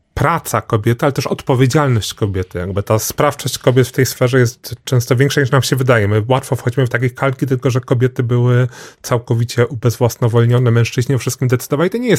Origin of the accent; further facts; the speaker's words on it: Galicia, Poland; a my, ponieważ jesteśmy z Galicji, to tego nie rozumiemy, jak bogata była Wielkopolska